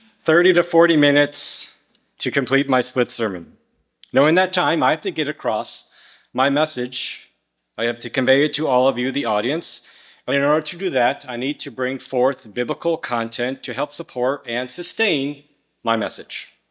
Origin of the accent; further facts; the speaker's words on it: New York, United States; back home where I grew up in Western New York, because they now have several feet of snow